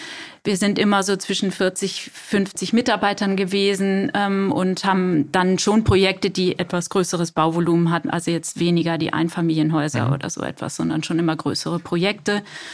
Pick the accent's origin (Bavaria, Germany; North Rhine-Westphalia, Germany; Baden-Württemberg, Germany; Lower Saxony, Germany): North Rhine-Westphalia, Germany; Mein Vater kommt aus Hamburg, meine Eltern, aber ich bin in der Nähe von Düsseldorf aufgewachsen.